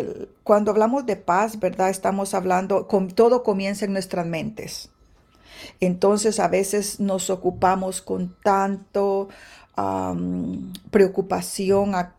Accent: Guastatoya, El Progreso, Guatemala; Guastatoya es donde yo nací y crecí, y es la escuela donde yo concluí los grados primordiales, los grados de elementarios.

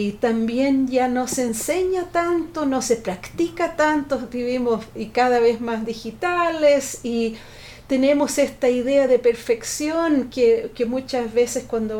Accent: Chile; Y yo crecí en la dictadura en Chile, durante la dictadura, que fueron 17 años, tenía 8 años cuando empezó la dictadura.

